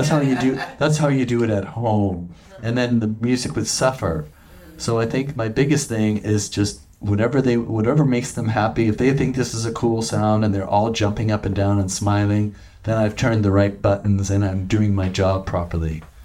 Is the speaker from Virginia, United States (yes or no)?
no; Seattle, Washington, United States; I'm from Seattle, and our little grunge scene would never have been anything